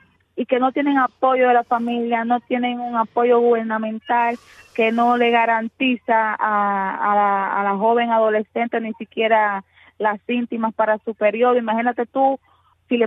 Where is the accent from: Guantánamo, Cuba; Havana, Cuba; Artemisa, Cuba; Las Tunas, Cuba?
Guantánamo, Cuba; soy nacida y criada aquí en Cuba, soy de la ciudad de Guantánamo, una de las provincias de Cuba donde es muy difícil desarrollarse como joven.